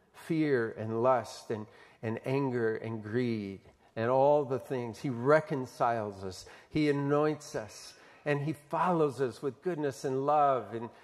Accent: Tulsa, Oklahoma, United States; growing up in Tulsa, Oklahoma, anytime I hear that verse, who is the thief?

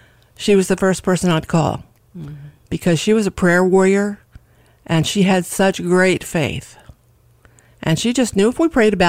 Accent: New York, United States; born there; now in Milford, United States; No, I was born in the Bronx of New York.

